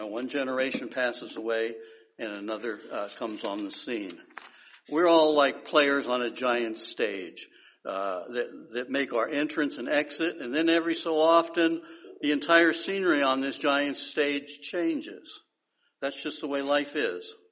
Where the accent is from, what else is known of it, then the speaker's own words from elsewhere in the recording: Pennsylvania, United States; Many years ago, I went back to the town where I grew up in Pennsylvania. The elementary school I had attended had been torn down.